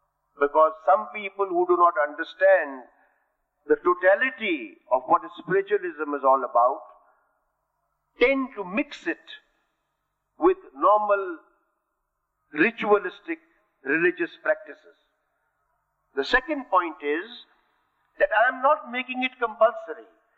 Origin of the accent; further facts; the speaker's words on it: India; I said, it is my belief as an Indian that in every gene of an Indian, there is a capital S